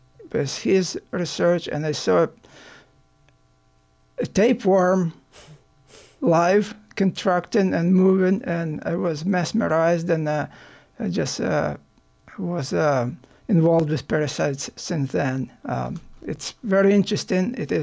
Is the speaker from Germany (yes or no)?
no; Ukraine; English is a second language; now in United States; as you can tell from my accent, I'm not born in the United States. I'm a Ukrainian by origin.